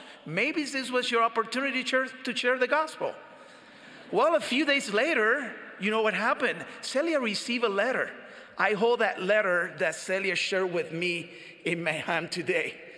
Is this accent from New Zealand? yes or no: no; Ponce, Puerto Rico; an experience that occurred in my beloved island of Puerto Rico. It was in my hometown of Ponce.